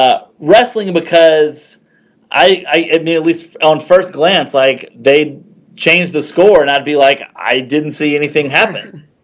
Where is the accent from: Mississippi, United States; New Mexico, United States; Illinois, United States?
Mississippi, United States; I grew up in Mississippi